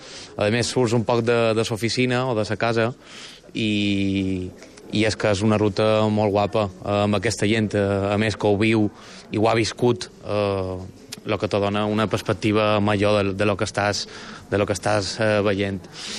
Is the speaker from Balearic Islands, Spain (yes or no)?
yes; Balearic Islands, Spain; jo visc a Palma, som mallorquí